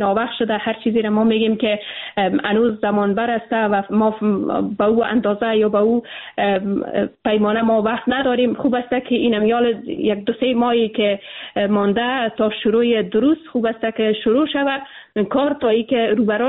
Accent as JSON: {"language": "Persian", "country": "Afghanistan", "said": "ما به عنوان یک افغان"}